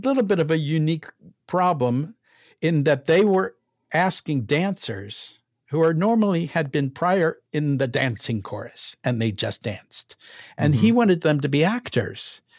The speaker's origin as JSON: {"language": "English", "town": "St. Louis", "region": "Missouri", "country": "United States", "said": "I'm 21. I'm from St. Louis.\""}